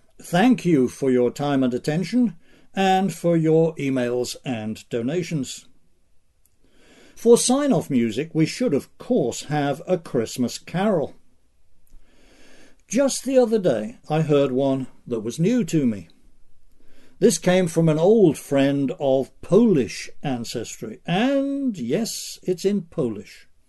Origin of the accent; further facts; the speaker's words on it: East Midlands, United Kingdom; not far from my hometown in the East Midlands of England.